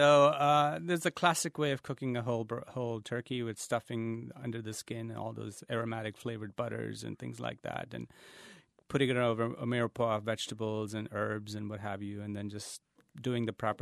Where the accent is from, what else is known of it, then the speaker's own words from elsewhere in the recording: India; now in United States; I'm a first-generation immigrant, and I came from India, and so I'm in my 33rd year in this country